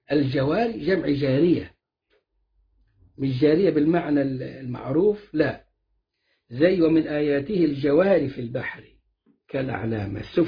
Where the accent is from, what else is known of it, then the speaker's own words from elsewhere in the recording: Egypt; واحنا كنا كمصريين وفلاحين ولا صعايدة